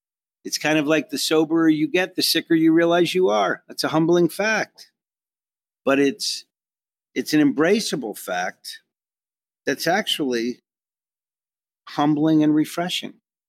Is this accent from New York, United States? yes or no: yes; New York, United States; I came from Long Island. A big trip for me was Manhasset, you know?